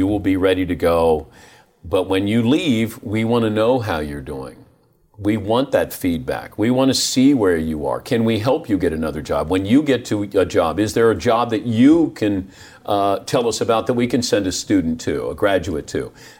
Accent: Ohio, United States; if I grew up in Ohio and to talk about Ohio State and be critical of Urban Meyer, that's my job.

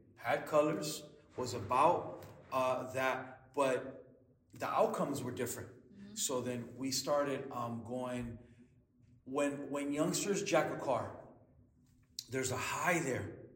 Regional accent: Honduras; I'm from Honduras and we need to grow our own food.

